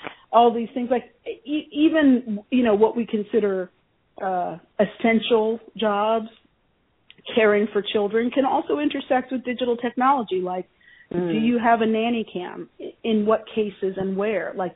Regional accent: Baltimore, Maryland, United States; Yeah, so I think as, you know, I'm from Baltimore

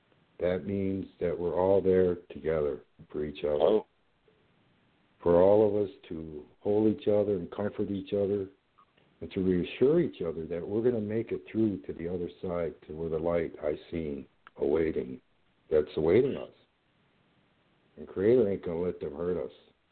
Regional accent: Rosebud, South Dakota, United States; And I'm from Rosebud, South Dakota.

